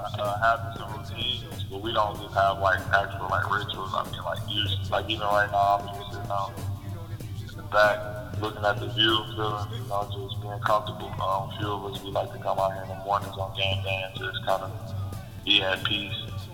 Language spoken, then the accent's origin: English; Detroit, Michigan, United States; now in San Diego, United States; Oh yeah. I'm from Detroit, so it's definitely been good.